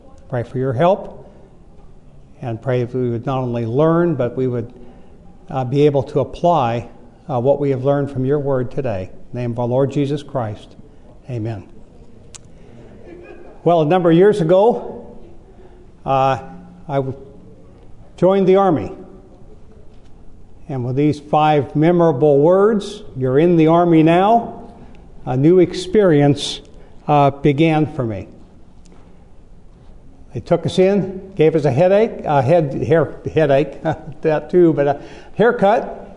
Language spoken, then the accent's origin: English; Augusta, Georgia, United States; I'm from Augusta, Georgia